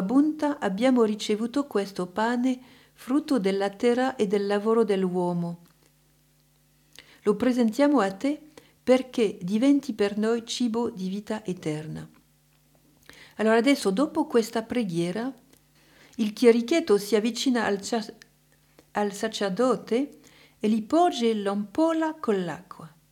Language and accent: Italian; France; Italian is a second language; Vedete, io sono francese, anche voi italiani